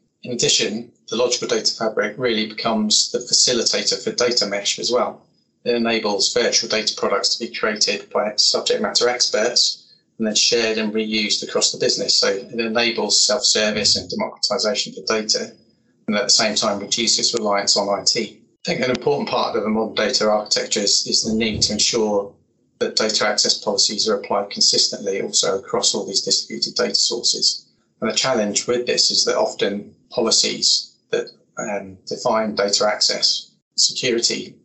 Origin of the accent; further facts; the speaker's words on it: United Kingdom; But as a Brit